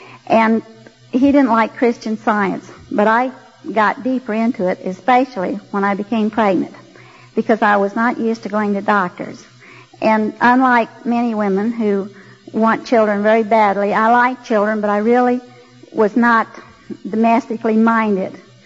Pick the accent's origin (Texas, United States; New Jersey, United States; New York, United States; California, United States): Texas, United States; Graham; born there; accent: Texas; and you'll hear a little Texas accent here, that's because I was born in Graham, Texas.